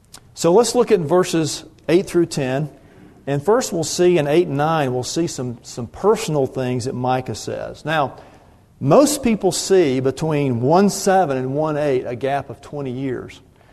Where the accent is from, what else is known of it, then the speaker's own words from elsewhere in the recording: Georgia, United States; I grew up outside of Atlanta, and so with being from Atlanta, you grow up knowing a lot of Civil War history.